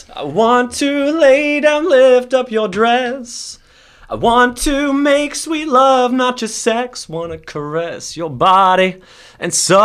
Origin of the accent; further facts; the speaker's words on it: Texas, United States; now in Los Angeles, United States; You know, I moved to LA from Texas right after college, and you know, I just didn't know which direction to go.